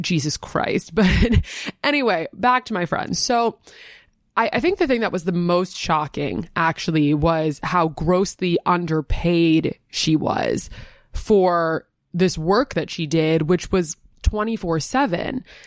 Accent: New York City, New York, United States; And growing up in the Manhattan private school system, I had plenty of friends whose parents were prominent business people or celebrities

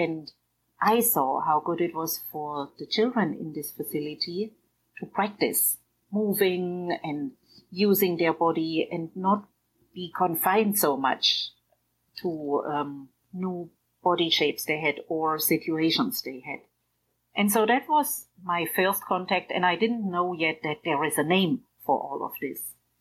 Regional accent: Baden-Württemberg, Germany; accent: German; English is a second language; moved away as an adult; now in United States; My accent is German. I come from a village near Ulm in the south of Germany and live in the States now since nearly 20 years.

